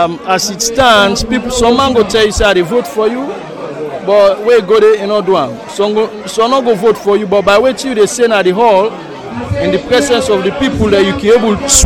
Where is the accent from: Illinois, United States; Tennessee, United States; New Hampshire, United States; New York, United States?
New York, United States; I am a New Yorker.